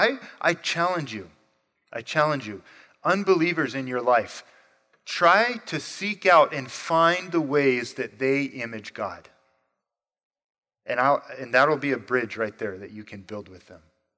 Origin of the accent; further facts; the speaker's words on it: Arizona, United States; I grew up in the White Mountains of Arizona, a very small town. We had to drive a couple hours to get to the nearest Walmart.